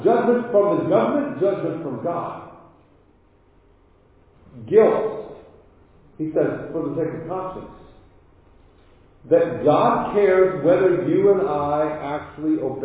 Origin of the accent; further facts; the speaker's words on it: United States; I'm asking you this question because I'm an American